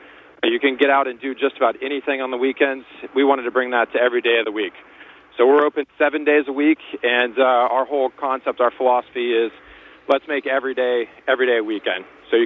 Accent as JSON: {"language": "English", "town": "Houston", "region": "Texas", "country": "United States", "said": "That I am indeed. I'm from Houston, Texas."}